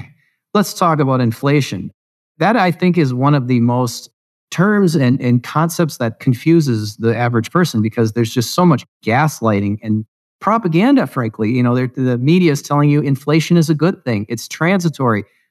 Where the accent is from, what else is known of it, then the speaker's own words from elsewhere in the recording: United States; And the U.S., I'm American. I was born. I was raised there. I have family there.